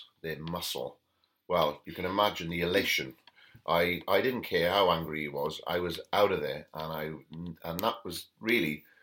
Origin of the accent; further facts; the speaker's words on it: Haverfordwest, Wales, United Kingdom; born there; I was born in Pembrokeshire in a small town called Haverford West. By Italian parents.